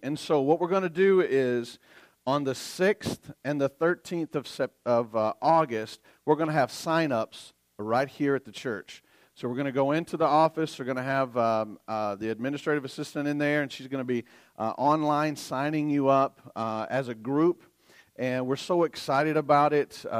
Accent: the South, United States; I'm from the South, so I get tongue-tied a lot.

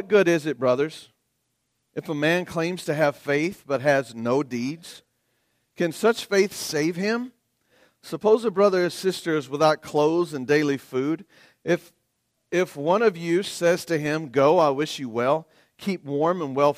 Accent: the South, United States; I'm from the South. Everybody knows that. You can hear it in my voice and so forth.

